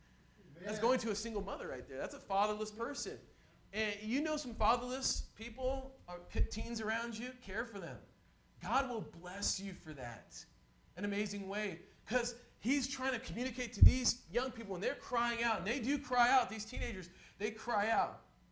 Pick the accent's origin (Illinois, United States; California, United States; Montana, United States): California, United States; Mountain View; I grew up in Mountain View, California.